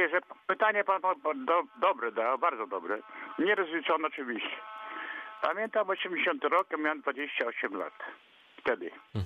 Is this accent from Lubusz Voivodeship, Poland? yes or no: yes; Żagań, Lubusz Voivodeship, Poland; A ja jestem z Żagania